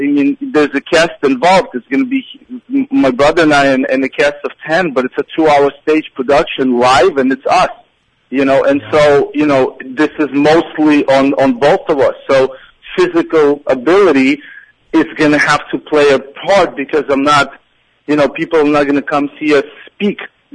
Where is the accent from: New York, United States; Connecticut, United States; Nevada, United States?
New York, United States; Brooklyn; Listen, I grew up playing ball in Brooklyn.